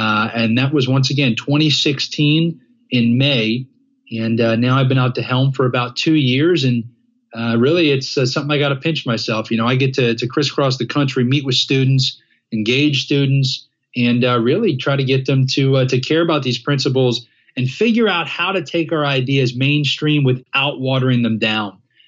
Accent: Philadelphia, Pennsylvania, United States; And so I come from Philadelphia, the suburbs of Philadelphia. Grew up, you know, a blue-collar working family.

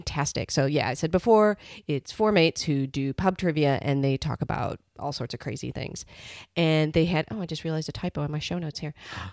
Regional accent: Midwest, United States; Now, I'm originally from the Midwest in the United States, as opposed to the Midwest somewhere else.

